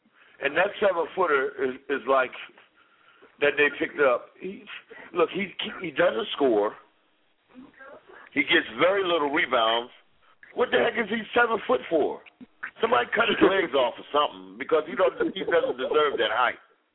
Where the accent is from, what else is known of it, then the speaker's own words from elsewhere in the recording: Brooklyn, New York, United States; I've been a Knicks fan all my life, and I'm born and raised in Brooklyn.